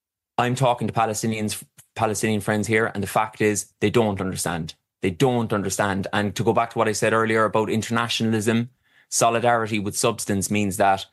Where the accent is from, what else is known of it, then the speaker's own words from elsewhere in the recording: Ireland; So I would traditionally vote for Sinn Féin because I'm an Irish Republican.